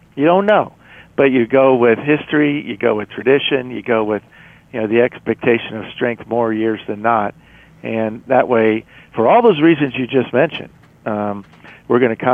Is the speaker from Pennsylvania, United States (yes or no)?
no; Florida, United States; as I was growing up in South Florida.